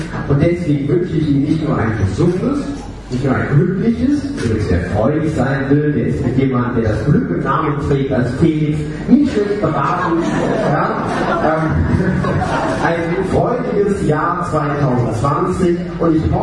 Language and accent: German; Mönchengladbach, North Rhine-Westphalia, Germany; als Oberbürgermeister meiner Heimatstadt Mönchengladbach erreichen.